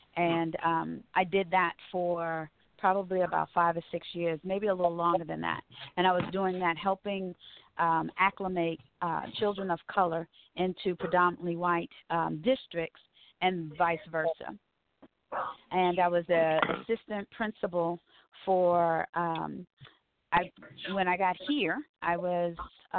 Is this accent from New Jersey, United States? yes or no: yes; Freehold, New Jersey, United States; also born or lived in Massachusetts / Virginia; I'm originally from the New Jersey area. And I lived in Freehold, New Jersey, which is Central Jersey.